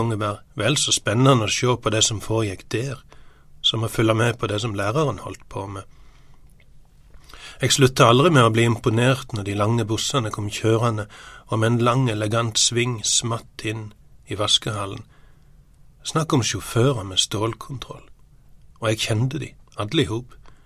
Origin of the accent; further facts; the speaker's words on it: Sokndal, Rogaland, Norway; Jeg husker noe som skjedde da jeg gikk på ungdomsskolen hjemme I Sokkendal, helt sør I Rogaland.